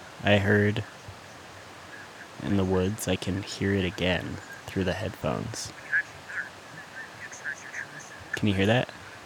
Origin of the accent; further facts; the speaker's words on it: Gardnerville, Nevada, United States; It's been really smoky down in my hometown in Gardnerville, Nevada, too.